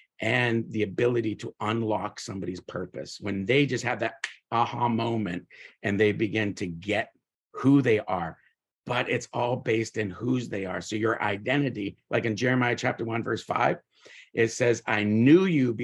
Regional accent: Canada; I'm from Canada, Ganada. Ganada is a Mohawk word that means the village. And that's this hairdo right here. It's for real. I grew up on a Mohawk territory. I am Mohawk. My grandfather was full-blooded Mohawk

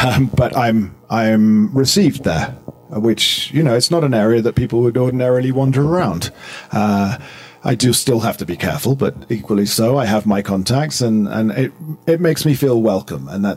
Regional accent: London, United Kingdom; also born or lived in Bogotá; Sometimes I'm not sure, but I am a Londoner.

